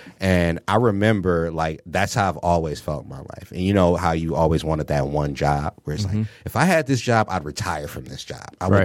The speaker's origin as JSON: {"language": "English", "town": "Detroit", "region": "Michigan", "country": "United States", "tie": "born or raised there", "said": "But also because I am born and raised in Detroit. And I live that every day, that opposite side, that hanging on the fence, you know. I grew up in Corktown."}